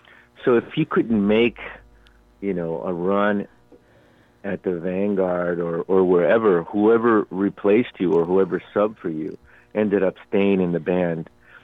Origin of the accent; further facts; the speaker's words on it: Arizona, United States; And that's something Paul could never figure out, that I was from Arizona.